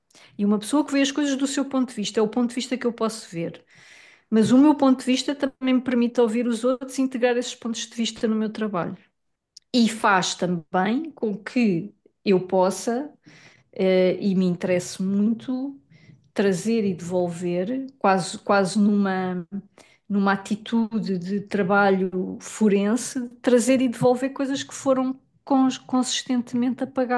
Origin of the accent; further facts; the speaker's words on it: Lisbon, Portugal; o facto de eu ser uma mulher artista, de Lisboa, que nasceu em Portugal, que veio de uma classe média